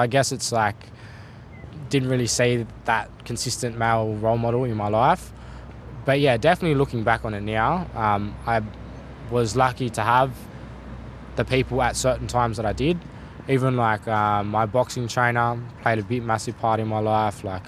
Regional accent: Maroubra, New South Wales, Australia; I'm a Gomori man. My people are from Moree, Tauhara, but I grew up on Bidjigal Land in Maroubra.

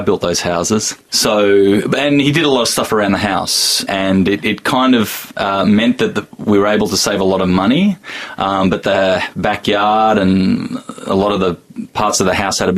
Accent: Canberra, Australian Capital Territory, Australia; I grew up in Canberra, and my parents had Greek friends

